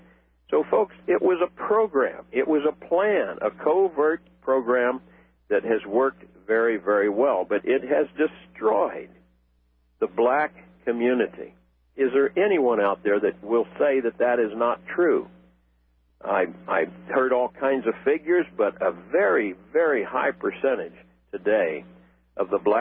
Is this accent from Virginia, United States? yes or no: no; Washington, District of Columbia, United States; also born or lived in Phoenix, United States; living among them for 35 years down in South Phoenix of Arizona. I didn't know that as a kid, of course, growing up in Washington, D.C. with black families